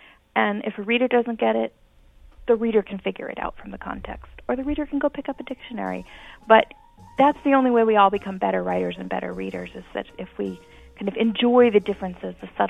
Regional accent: Hawaii, United States; I grew up in Hawaii speaking Hawaiian Creole, which is very non-standard.

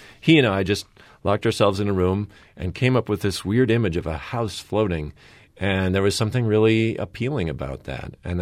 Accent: Minnesota, United States; I grew up in Minnesota. We had relatives in California, and we'd drive across the country.

